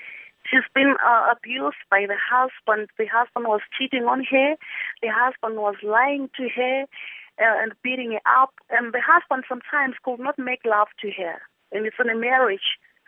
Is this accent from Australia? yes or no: no; Zimbabwe; English is a second language; now in South Africa; I'm based in South Africa. I relocated from Zimbabwe in 2000.